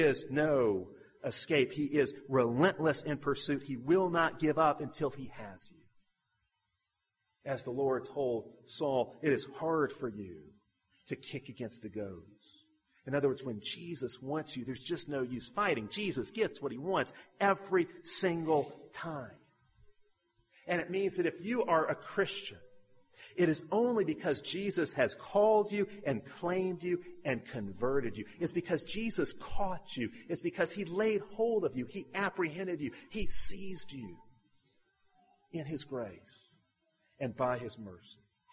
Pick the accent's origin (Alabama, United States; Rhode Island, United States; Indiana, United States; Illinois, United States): Alabama, United States; Birmingham; I'm an American. In fact, I'm not just an American. I'm from the South. I'm from the Bible Belt. In fact, I'm from the capital of the Bible Belt. I'm from Birmingham, Alabama. And I grew up in Christian schools and in a Christian home, and I grew up going to church.